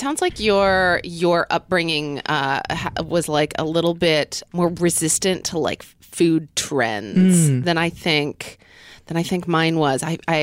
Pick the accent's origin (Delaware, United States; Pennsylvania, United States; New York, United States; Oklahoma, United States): Oklahoma, United States; So I grew up in Oklahoma.